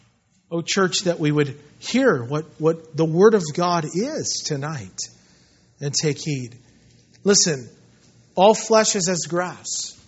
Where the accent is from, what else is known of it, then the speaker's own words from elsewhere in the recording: Yorba Linda, California, United States; I was born and raised in Yorba Linda. And we used to have a lot of fields and a lot of hills back in, you know, the 70s.